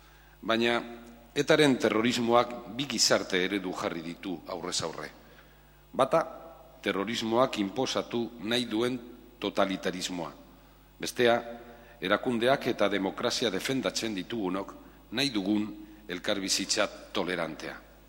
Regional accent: Basque Country, Spain; Los vascos somos vascos y estamos muy orgullosos de ellos.

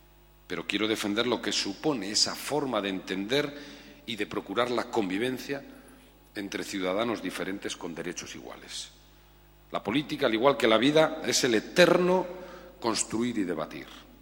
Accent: Basque Country, Spain; Los vascos somos vascos y estamos muy orgullosos de ellos.

